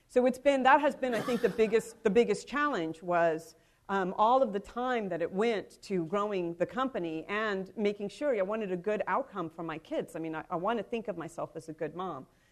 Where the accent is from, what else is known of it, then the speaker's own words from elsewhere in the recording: San Antonio, Texas, United States; And I know my city. My city is Military City, USA, my hometown.